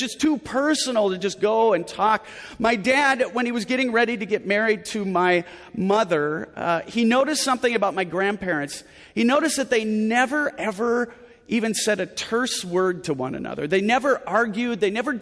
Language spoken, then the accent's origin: English; Midwest, United States; I grew up in the Midwest.